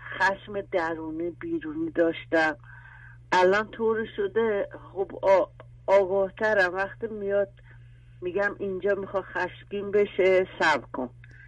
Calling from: Tehran, Tehran Province, Iran; بله از تهران زنگ میزنم. … ، 61 سالم.

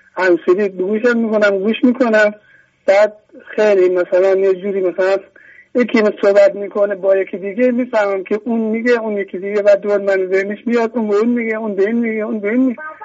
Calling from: Karaj, Alborz, Iran; از اشکرز کرج زنگ میزنم.

